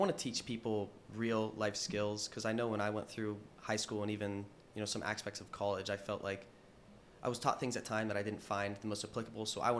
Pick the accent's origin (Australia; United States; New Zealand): United States; Canton, Ohio; I was inspired because I grew up in Canton, Ohio. So the Pro Football Hall of Fame, it's literally right there. I was born literally like 100 yards away from the Hall of Fame stadium itself.